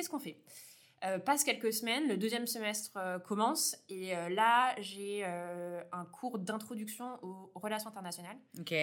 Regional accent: Normandy, France; Mais ouais, je suis du Cotentin. J'étais en Normandie et donc, je suis fait mon collège, mon lycée là-bas.

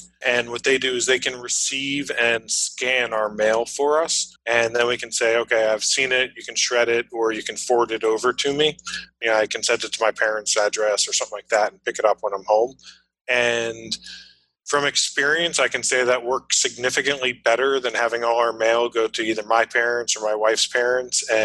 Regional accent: New York, United States; moved away; You know, I was from New York when I left 18 years ago.

